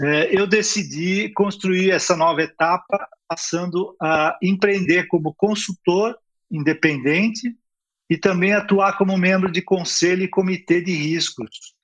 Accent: Santos, São Paulo, Brazil; born there; sou nascido em Santos

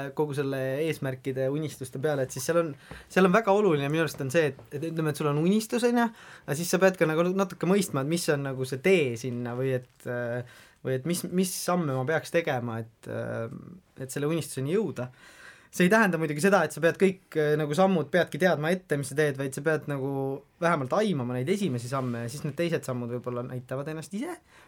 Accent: Viljandi, Viljandi County, Estonia; mina olen Viljandist pärit

